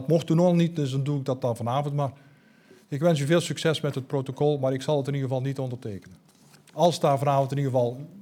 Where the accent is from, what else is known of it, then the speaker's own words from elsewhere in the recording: Netherlands; Als Nederlander en volksvertegenwoordiger heb ik voldoende aan wetgeving welke hiervoor in Nederland geldt.